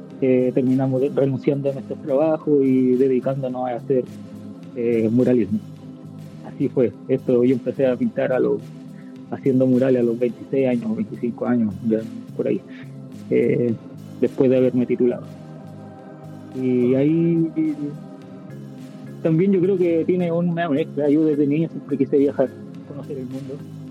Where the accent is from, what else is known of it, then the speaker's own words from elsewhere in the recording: Viña del Mar, Valparaíso, Chile; Yo crecí en Viña del Mar, en Miraflores Alto, bueno, un barrio muy, muy corriente